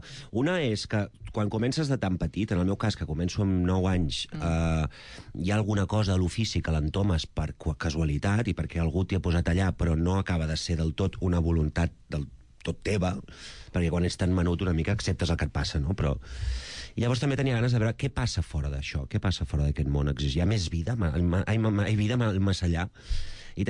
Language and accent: Catalan; Gelida, Catalonia, Spain; Jo sóc de Gelida, que és al costat de Corbera.